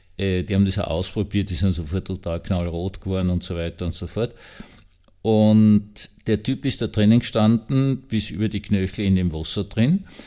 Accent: Austria; now in Mistelbach, Austria; meiner alten Heimat, sprich Salzburg oder Tirol

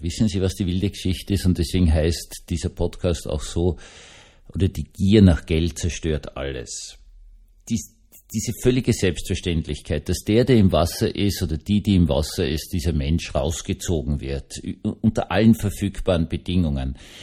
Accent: Austria; ich bin im Baden, im Strandbad aufgewachsen

